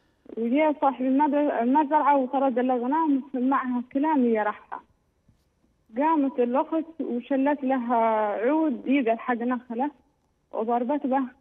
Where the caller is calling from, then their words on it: Yemen; اتمنى تجاوبني لان الكهرب عندنا في اليمن تنصفي